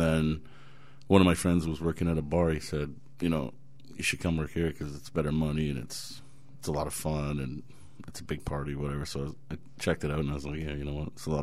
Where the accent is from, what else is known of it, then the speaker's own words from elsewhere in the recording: Scarborough, Ontario, Canada; also born or lived in Unionville, Ontario; I was 6 months to Scarborough, Ontario, and I lived there for about 10 years, and then we moved to Unionville, Ontario